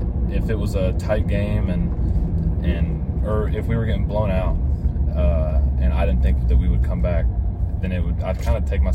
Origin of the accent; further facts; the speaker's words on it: Hernando, Mississippi, United States; Yeah, so I grew up in Hernando, Mississippi, which is an hour north of Oxford.